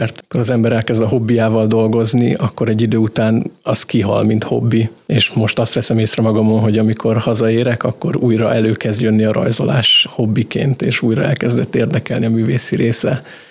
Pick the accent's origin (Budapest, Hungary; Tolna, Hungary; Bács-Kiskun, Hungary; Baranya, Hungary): Bács-Kiskun, Hungary; Kiskunhalas; born there; Igen, Kiskunhalason születtem, és a Szilárd Járon gimnáziumban tanultam.